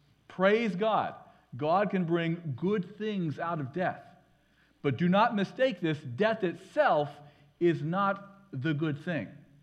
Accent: Ohio, United States; I'm from Northeast Ohio, so my team is the Cleveland Browns.

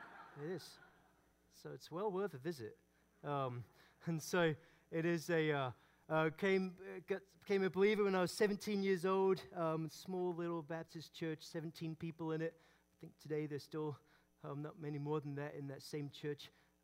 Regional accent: Aberdeen, Scotland, United Kingdom; now in Louisville, United States; But I'm originally from Aberdeen, grew up in Aberdeen, right there on the northeast coast of Scotland.

